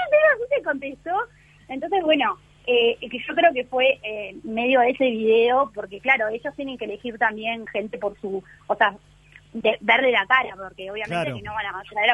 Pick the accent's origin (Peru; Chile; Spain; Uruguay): Uruguay; sabía que nunca iba a poder ir porque soy de Uruguay